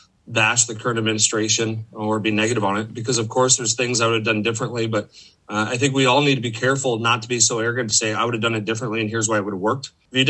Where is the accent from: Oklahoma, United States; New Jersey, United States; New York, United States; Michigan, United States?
Michigan, United States; Okemos; Well, so I'm actually from Greater Lansing area. I grew up in Okemos, went to Okemos High School.